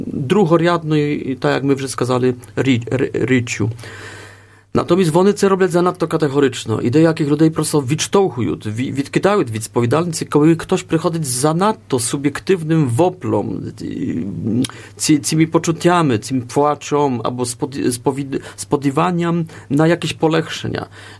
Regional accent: Poznan, Greater Poland, Poland; в Познані, в моєму рідному місті

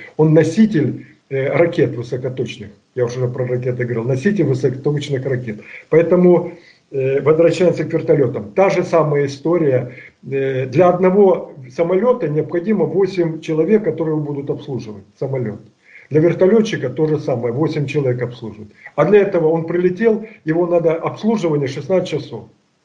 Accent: Kharkiv, Kharkiv Oblast, Ukraine; я сам харьковчанин, у нас 6 военных училищ в Харькове было

